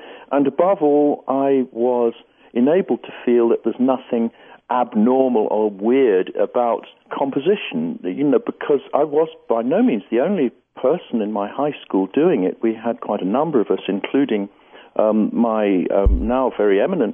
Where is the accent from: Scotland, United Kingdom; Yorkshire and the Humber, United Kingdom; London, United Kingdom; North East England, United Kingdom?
London, United Kingdom; born there; I was born in London.